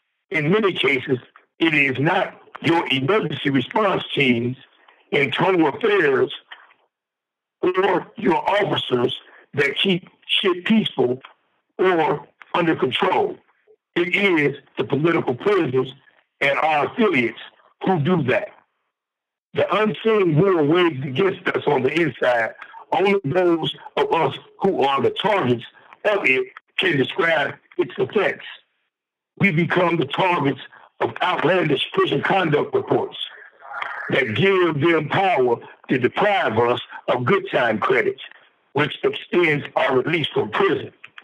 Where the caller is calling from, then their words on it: Indiana, United States; I'm an Indiana political prisoner. I am calling in from Wabash Valley Correctional Facility located in Indiana.